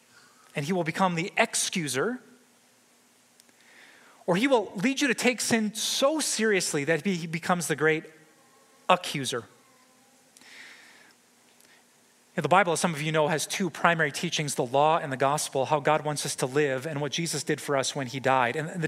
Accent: Wisconsin, United States; I think about my home state of Wisconsin. Now around here, we say as long as you're not driving, I just like to have a good time.

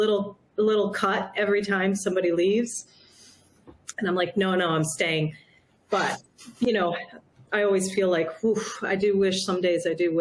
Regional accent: New York, United States; born there; I was born in New York State. I've been in New York City 20 years.

